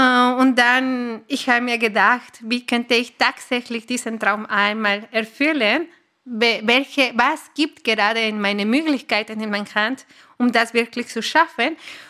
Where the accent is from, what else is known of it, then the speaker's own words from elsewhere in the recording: Mexico City, Mexico; German is a second language; now in Austria; ich komme aus Mexico City und ich lebe in Österreich seit 10 Jahren ungefähr